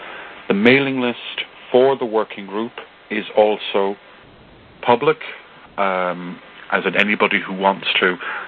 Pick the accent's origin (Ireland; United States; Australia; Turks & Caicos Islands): Ireland; Now, please bear in mind, I am Irish, which means I can talk the hind legs off a donkey